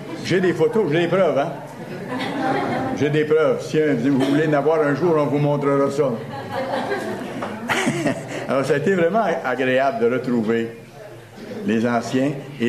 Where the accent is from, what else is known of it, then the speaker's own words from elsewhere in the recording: Quebec, Canada; accent: Quebecois; de parler autant que possible avec l'accent québécois. Alors, je me suis efforcé, ça n'a pas été trop difficile, mais je me suis efforcé de garder mon accent.